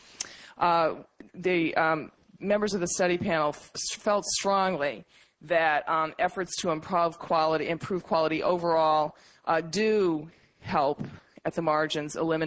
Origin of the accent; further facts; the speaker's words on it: Massachusetts, United States; I come from Massachusetts, as Ed indicated